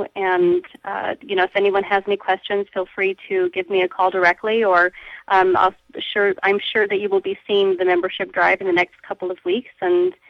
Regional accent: Nebraska, United States; and I'm from Nebraska. I was born here. My mother was born here. My grandmother was born here, and I'd like to stay

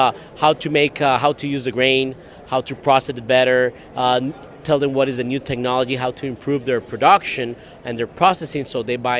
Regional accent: Costa Rica; I'm originally from Costa Rica. I come from a farm background, swine farm, beef cattle, and a small feed mill.

